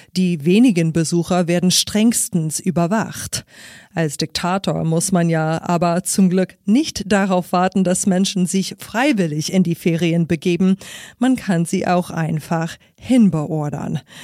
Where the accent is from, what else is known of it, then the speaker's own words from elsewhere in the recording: New York, United States; stammen die Rutschen ja aus dem mittlerweile nicht mehr existenten Wasserpark Waterslide World meiner Kindheit in Upstate New York.